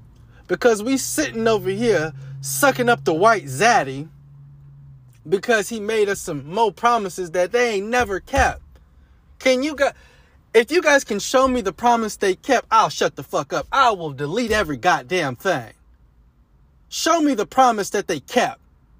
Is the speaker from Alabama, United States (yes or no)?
no; Oakland, California, United States; Nigga, I'm from Oakland.